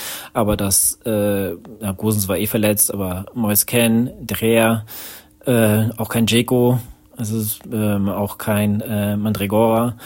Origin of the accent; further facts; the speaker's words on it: Rhineland-Palatinate, Germany; ich komme aus der Nähe von Koblenz, also hatte nicht ganz so weit nach Mainz, ungefähr eine Stunde.